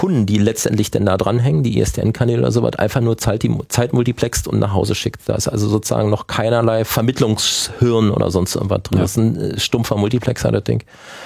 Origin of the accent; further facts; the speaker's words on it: Berlin, Germany; Ich meine, hier als Berliner hast du halt 3,5 Millionen Berliner gehabt